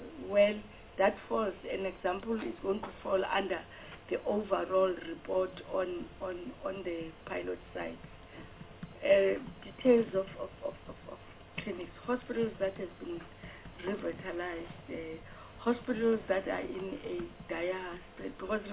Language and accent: English; Eastern Cape, South Africa; I become uncomfortable. I'm coming from Eastern Cape.